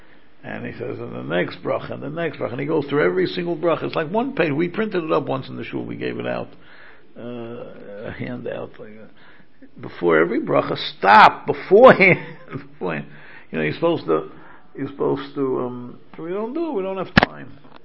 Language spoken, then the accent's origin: English; United States; Hashem's name is I'm an American, I'll say a cholem.